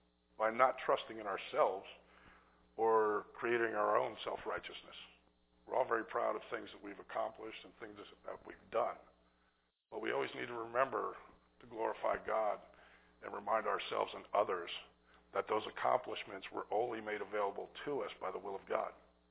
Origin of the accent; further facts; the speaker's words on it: Bronx, New York, United States; I'm from the Bronx, folks. I didn't think I was ever going to get that anything like that in my life.